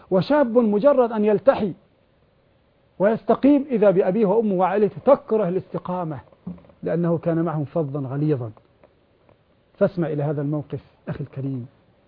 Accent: Egypt; قال بأنه أجر سيارته لشركة الصرف المغطي عندنا في مصر

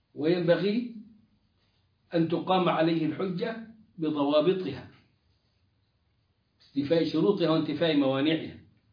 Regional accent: Egypt

